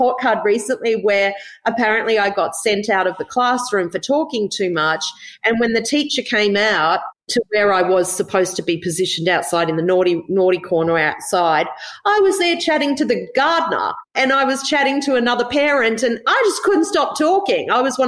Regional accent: Gold Coast, Queensland, Australia; We grew up on the Gold Coast.

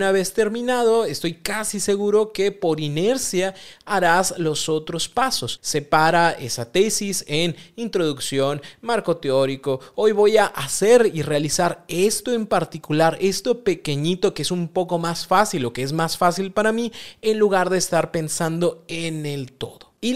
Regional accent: Mexico; Como buen mexicano, dejemos todo para el último

